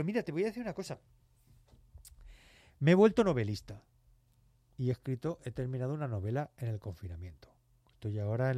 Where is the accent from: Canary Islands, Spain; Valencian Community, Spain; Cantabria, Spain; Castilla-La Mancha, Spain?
Castilla-La Mancha, Spain; Albacete; Existencialista manchega. Sí, soy el Dostoyevsky de Albacete.